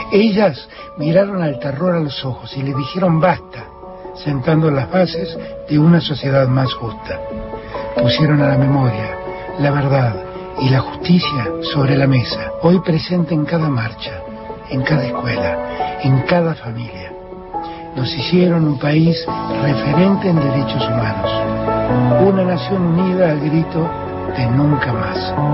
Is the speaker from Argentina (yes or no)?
yes; Argentina; mi eterna gratitud como argentino.